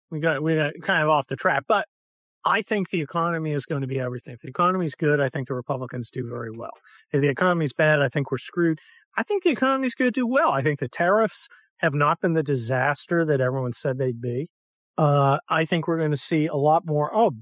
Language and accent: English; Texas, United States; I'm a Texan. I drive a truck.